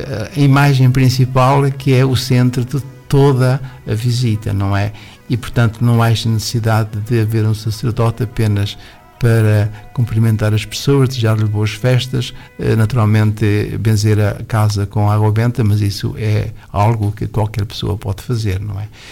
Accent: Leiria, Portugal; Eu sou do natural do centro do país, mais concretamente Leiria.

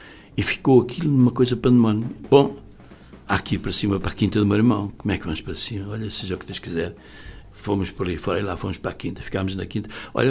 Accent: Lisbon, Portugal; eu gostaria de estar mais na minha terra, gostaria de estar mais em Lisboa.

